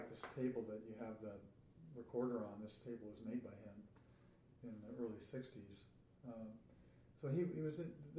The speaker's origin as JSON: {"language": "English", "town": "Delmar", "region": "New York", "country": "United States", "tie": "born or raised there", "said": "I was raised in outside of Albany, New York. We lived in a little town called Slingerland. No, what was it called? And it was Delmar eventually, town of Bethlehe"}